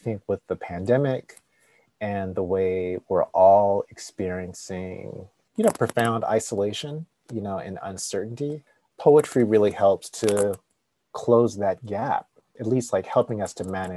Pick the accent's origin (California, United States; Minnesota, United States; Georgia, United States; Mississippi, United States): California, United States; Compton; So when I think about, you know, being a Californian, being from Compton, like that's my last lasting memory.